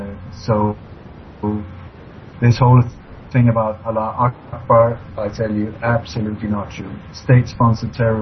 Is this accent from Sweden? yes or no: yes; Sweden; also born or lived in Denmark; I was born in Denmark, grew up in Sweden, have moved around in a lot in the world. I've traveled to some 40 different countries